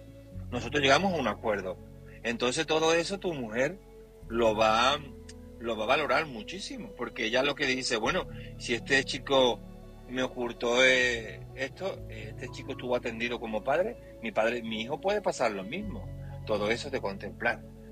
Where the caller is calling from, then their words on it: Seville, Andalusia, Spain; de Sevilla.